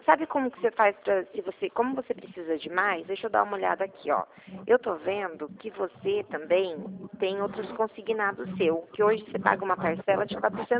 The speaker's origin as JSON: {"language": "Portuguese", "town": "Mogi Guaçu", "region": "São Paulo", "country": "Brazil", "said": "somos de Mogi Guaçu."}